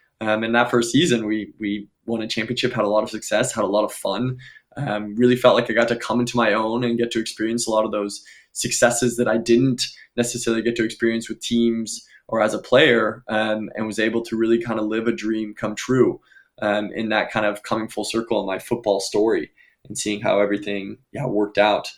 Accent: California, United States; The middle school I went to, and I'm from California.

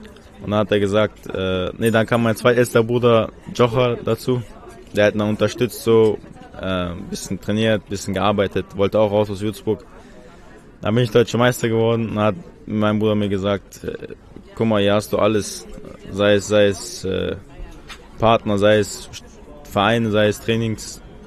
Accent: Chechnya, Russia; Ich komme aus Tschetschenien.

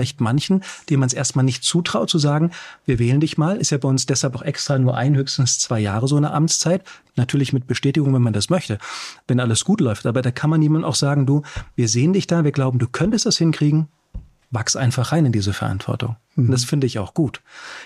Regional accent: Germany; Zivildienst in Deutschland, wo ich herkomme

